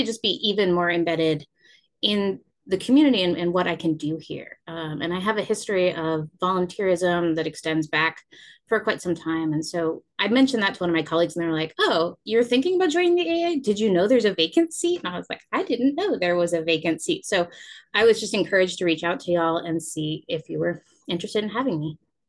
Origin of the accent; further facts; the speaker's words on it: United States; I grew up outside of Washington, D.C. The community I was in was incredibly diverse.